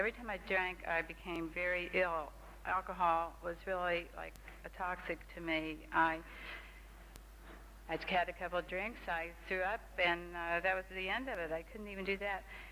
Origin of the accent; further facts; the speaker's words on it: West Virginia, United States; But I grew up in West Virginia, and I was born into a family of very religious but very loving people.